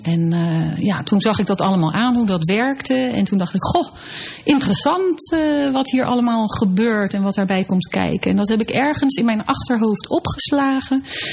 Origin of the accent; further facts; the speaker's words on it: The Hague, South Holland, Netherlands; uiteindelijk ging ik van de lagere school naar het Maarland Lyceum in Den Haag. En daar heb ik de HAVO afgerond.